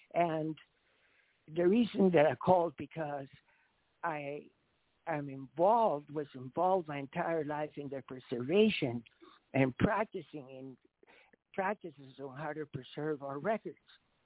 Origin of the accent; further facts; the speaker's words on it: Guatemala; because I was raised in Guatemala, I'm also able to decipher what is African and what is Spanish